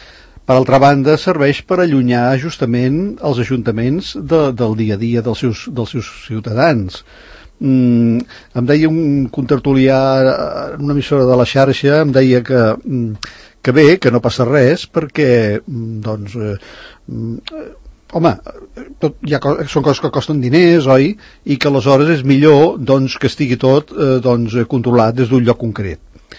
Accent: Catalonia, Spain; atès que sóc català, doncs mira, celebro les festivitats del meu país

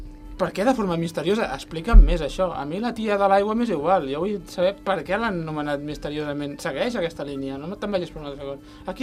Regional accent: Sant Cugat, Catalonia, Spain; Aquí es nota que som de Sant Cugat i estem acostumats a...

